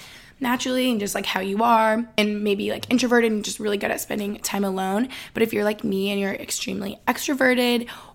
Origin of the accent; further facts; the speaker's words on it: Albany, New York, United States; I am from Albany, New York, just upstate New York, and I just graduated from Boston University in May.